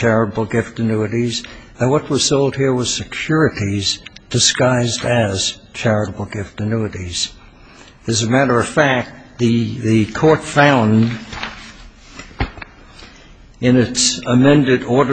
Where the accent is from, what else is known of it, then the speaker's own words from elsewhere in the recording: Arizona, United States; also born or lived in Los Angeles; I'm from Arizona, and I'm a member of both bars, a member of this bar for some 50 years. And I moved out of Los Angeles in 1957 to become an Arizona lawyer. So I'm back home.